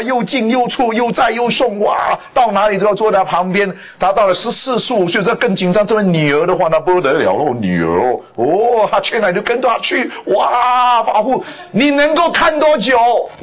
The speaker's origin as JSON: {"language": "Chinese", "country": "China", "also_born_or_lived": "Los Angeles", "lives_now": "Chapel Hill, United States", "said": "我们中国人说啊"}